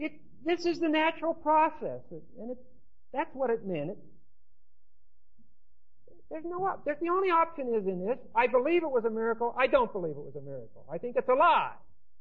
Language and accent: English; United States; You know, I'm an American.